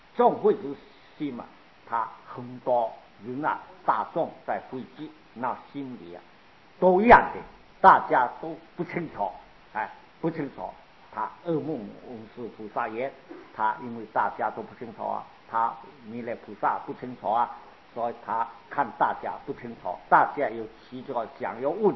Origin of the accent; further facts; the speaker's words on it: China; 我们中国人以前啊也很喜欢的，我们在大以前在大陆啊